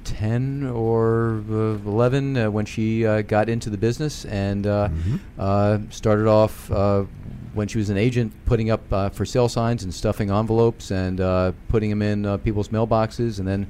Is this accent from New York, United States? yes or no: no; Washington, District of Columbia, United States; born there; I'm a Washingtonian. I was born downtown.